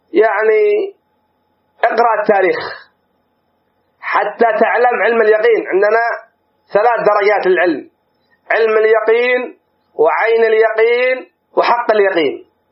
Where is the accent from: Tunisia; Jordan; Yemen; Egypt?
Yemen; كما هو الحال عندنا في اليمن، نعم رأينا وعشنا وذقنا مرارة الخروج